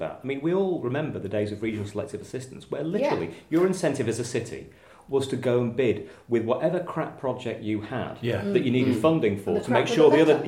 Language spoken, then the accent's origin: English; Manchester, North West England, United Kingdom; as a Mancunian